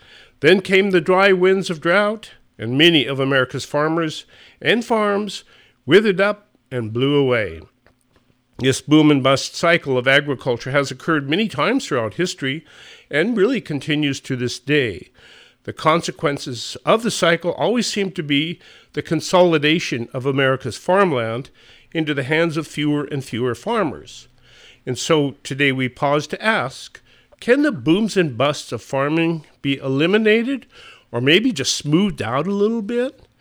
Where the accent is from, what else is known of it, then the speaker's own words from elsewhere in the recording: Montana, United States; So when I was growing up in Montana, we always took great joy in telling North Dakota jokes.